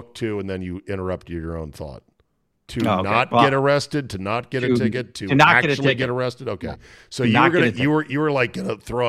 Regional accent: Minnesota, United States; Because I'm from Minnesota and our license plate says the land of 10,000 lakes.

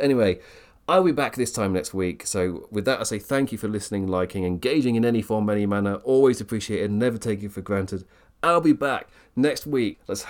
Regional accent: England, United Kingdom; Oh, I might do an All In one actually, because I'm English.

